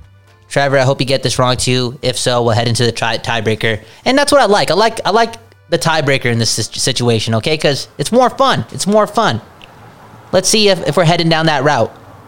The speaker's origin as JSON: {"language": "English", "country": "Canada", "said": "but again, we're Canadian, we're nice people"}